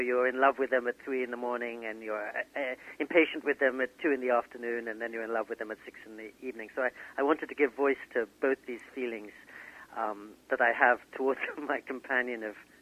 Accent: England, United Kingdom; also born or lived in New York City, United States; the town where I grew up in England or the apartment where I lived in New York City.

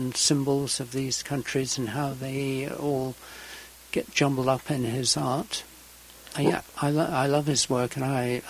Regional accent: England, United Kingdom; Well, being English myself, English people are very aware of accents

